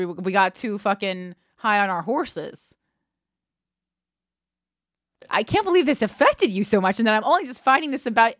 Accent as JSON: {"language": "English", "region": "New Jersey", "country": "United States", "tie": "born or raised there", "said": "I would stand up and put my hand over my heart in my bedroom growing up in New Jersey."}